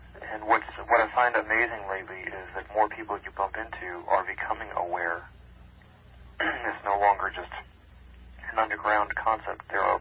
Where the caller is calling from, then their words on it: California, United States; I'm calling from the South Bay Area.